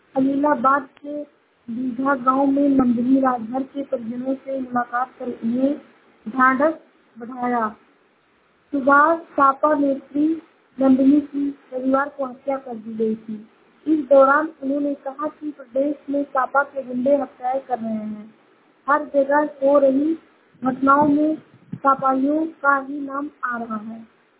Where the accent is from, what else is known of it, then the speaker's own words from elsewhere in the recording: Uttar Pradesh, India; मैं जिला श्रावस्ती से हूँ।